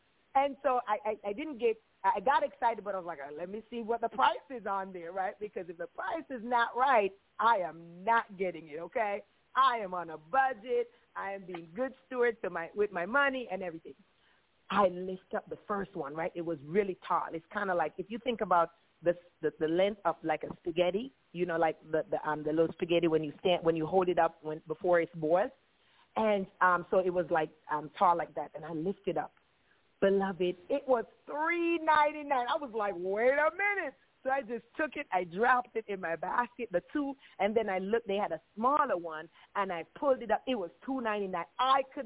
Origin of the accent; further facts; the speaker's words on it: Jamaica; if it is his will, I'm Jamaican, I can't say all of those H and I together, right?